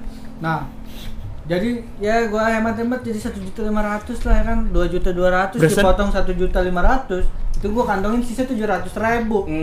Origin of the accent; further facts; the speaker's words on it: Jakarta, Indonesia; Karena kan lu tahu sendiri kan ibu kota ini, Jakarta kota gue ini kan macetnya minta ampun.